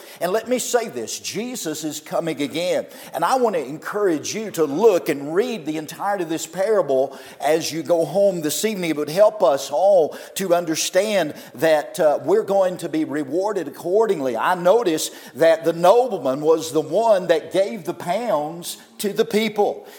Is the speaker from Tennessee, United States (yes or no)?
no; North Carolina, United States; I'm from Wilkes County, North Carolina.